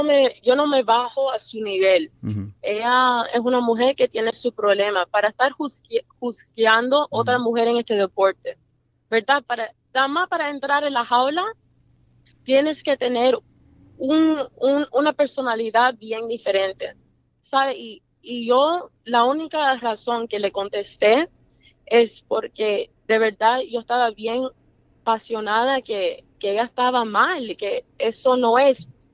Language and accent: Spanish; Miami, Florida, United States; born there; Yo nací en Miami y soy una mujer bien trabajadora